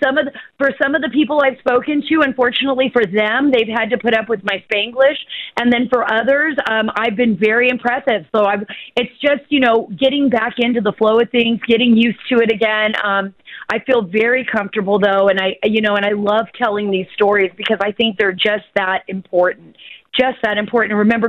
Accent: United States; But look, I'm an American, just like my mom said.

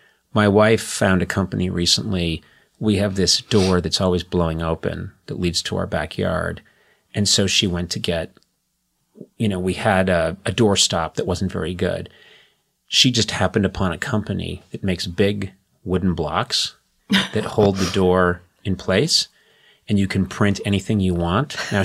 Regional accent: Boston, Massachusetts, United States; I was not really that aware growing up in the late 60s and 70s.

